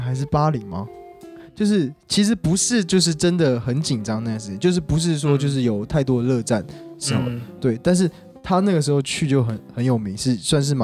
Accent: Taipei, Taiwan; 不会不会，我自己是土生土长台北人。

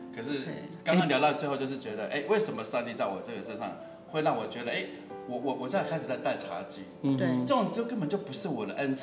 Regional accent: Taiwan; accent: Taiwanese Mandarin; 我可以台湾国语吗？

